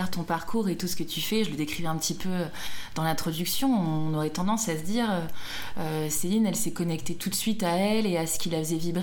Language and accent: French; Montpellier, Occitanie, France; moved away as an adult; Moi, j'ai grandi à Montpellier, j'ai quitté Montpellier pour Toulouse, j'avais 18 ans.